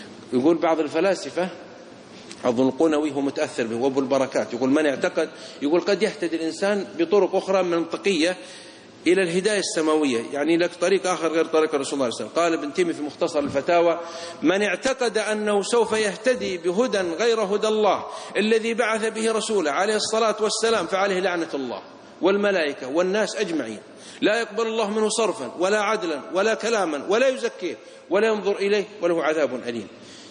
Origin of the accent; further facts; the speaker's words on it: Saudi Arabia; بعض الإخوة عندنا في السعودية يقول الهدهد عليه السلام